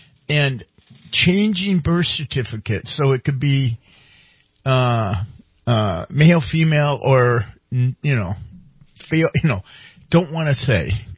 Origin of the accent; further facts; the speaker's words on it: New Jersey, United States; I'm from Jersey.